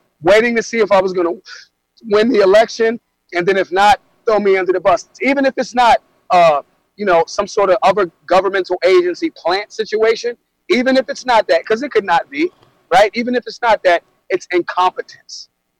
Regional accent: Philadelphia, Pennsylvania, United States; I'm from Philly, yeah. First and foremost.

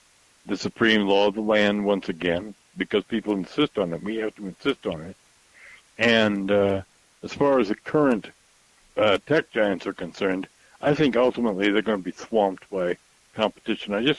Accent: Canada; Canada's a mess. You know, I grew up in Canada.

